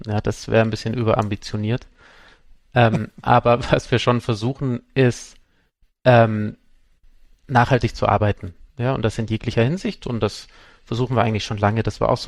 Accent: Munich, Bavaria, Germany; ich komme aus München

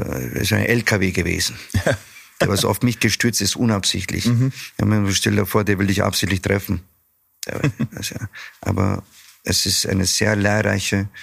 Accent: Samsun, Turkey; Ich habe eine Woche Urlaub gemacht in der Türkei, in Samsun, von wo ich herkomme.

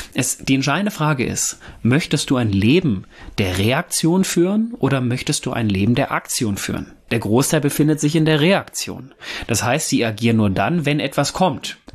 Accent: North Rhine-Westphalia, Germany; Ich komme ja ursprünglich aus dem Pott

